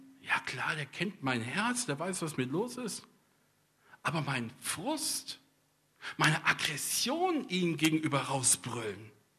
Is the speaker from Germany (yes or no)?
yes; North Rhine-Westphalia, Germany; Ich komme aus Ostwestfalen, da gibt es keine Staus.